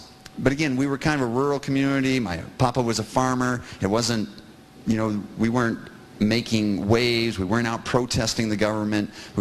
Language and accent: English; Moldova; I'm from Moldova, and I was simply introducing myself.